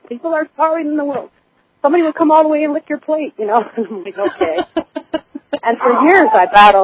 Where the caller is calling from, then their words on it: Pennsylvania, United States; I'm calling from Pennsylvania.